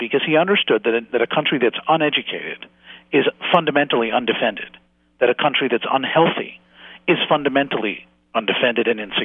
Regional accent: New York, United States; I'm in New York, and I'm a New Yorker who lost friends in 9/11.

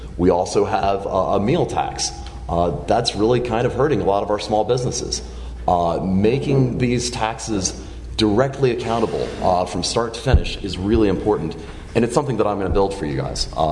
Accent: Lexington, Virginia, United States; moved away as an adult; now in Charlottesville, United States; I'm originally from Lexington, Virginia. I've been in Charlottesville for about 19 years. Since moving here, to go to UVA, I've been in six different neighborhoods.

